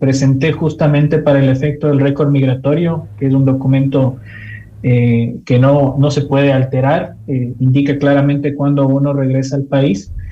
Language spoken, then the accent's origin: Spanish; Quito, Pichincha, Ecuador; toda mi vida he vivido en Quito, desde que tengo uso de razón. Yo crecí en Cotocoldado, estudié en el Central Técnico, viví antes de salir con una beca toda mi vida en Quito. No he vivido en otra ciudad en este país que no sea la capital de los ecuatorianos.